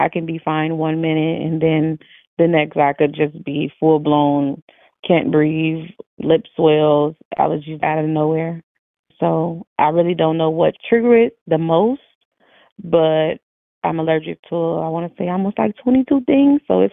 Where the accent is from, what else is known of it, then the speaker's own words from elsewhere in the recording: Chicago, Illinois, United States; I'm 34. I'm from Chicago, Illinois.